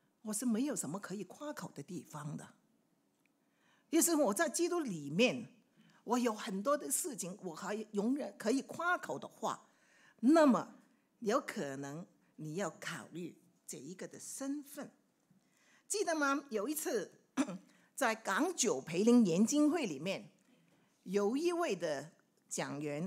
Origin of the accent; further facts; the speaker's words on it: Hong Kong; now in Australia; 以我自己为例哈，我是香港人